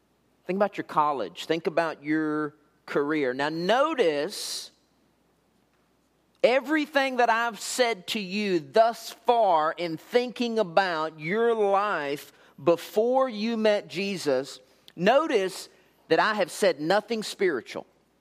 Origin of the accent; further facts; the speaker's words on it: Alvarado, Texas, United States; I grew up in Alvarado, Texas. This is about 25 miles south of Fort Worth at the intersection of I-35 and Highway 67.